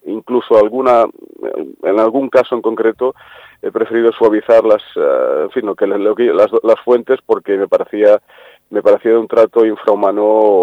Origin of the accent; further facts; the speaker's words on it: Catalonia, Spain; aunque yo soy catalán, mis raíces están en el sur, ¿no?